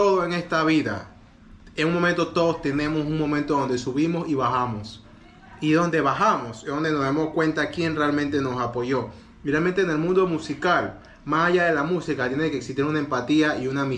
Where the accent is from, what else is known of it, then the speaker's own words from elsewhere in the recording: Panama; por lo menos si, mira, como panameño, si no te gusta la música